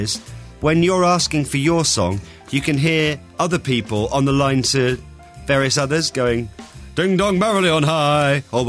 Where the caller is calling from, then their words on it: United Kingdom; From the United Kingdom.